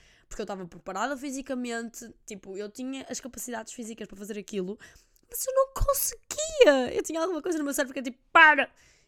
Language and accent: Portuguese; Norte, Portugal; porque somos do Norte, e o Norte é bem negligenciado.